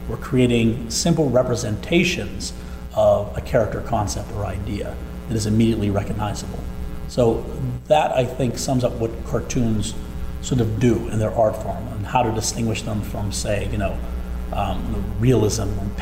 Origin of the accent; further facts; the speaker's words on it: Braddock, Pennsylvania, United States; I'm born and bred in Pittsburgh. Not where I was buttered, but I was born and bred right here. I grew up in Braddock.